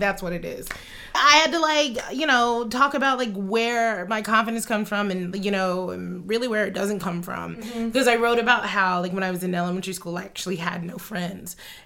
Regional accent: United States; But I was looking at it as a child and also as an American.

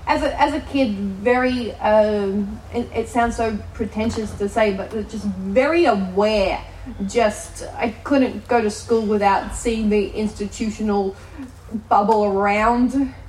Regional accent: Australia; I'm just passing it off as Australian over here. It's great. I fuck up my words in Australia all the time.

